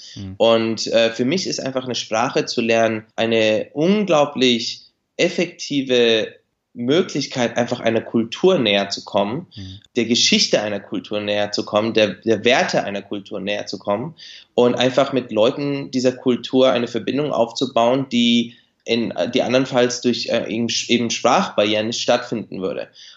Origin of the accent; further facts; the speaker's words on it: Bavaria, Germany; als Kind von Migranten in Deutschland, wir sind in Bayern aufgewachsen, also in einer kleinen Vorstadt von Nürnberg. Mhm. Ich würde sagen, ein ländliches Gebiet.